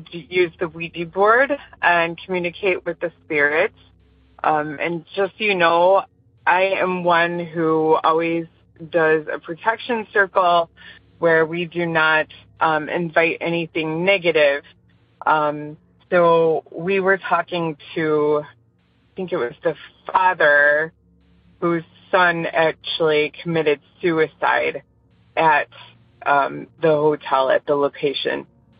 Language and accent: English; Midwest, United States; I am from the Midwest.